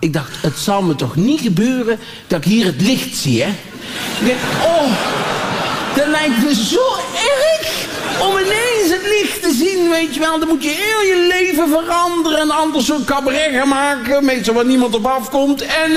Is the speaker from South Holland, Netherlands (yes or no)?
no; Tilburg, North Brabant, Netherlands; Ik kom zelf uit Tilburg. En Tilburg is eigenlijk meer naar boven